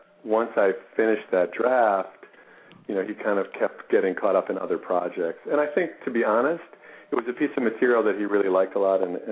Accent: Chicago, Illinois, United States; I grew up in Chicago, so I was a White Sox fan.

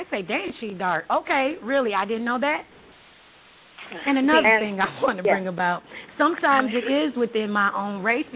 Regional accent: Florida, United States; I'm from Florida.

